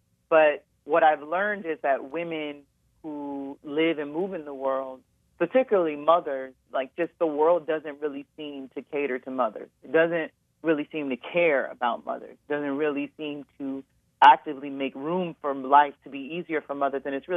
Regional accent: United States; growing up in America, and you don't really talk about

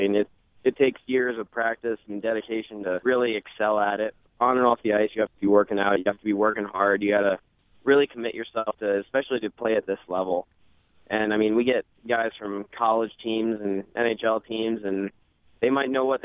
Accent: New Jersey, United States; Actually, there were, especially on the East Coast. I grew up in New Jersey.

